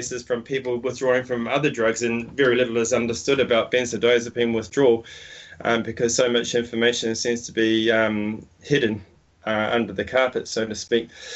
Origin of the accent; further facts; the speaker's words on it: Auckland, New Zealand; And then yesterday I went out to the streets of Auckland, my hometown, and handed out pamphlets there.